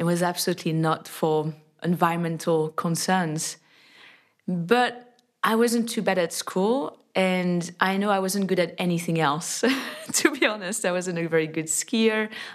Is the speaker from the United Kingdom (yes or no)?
no; France; I come from France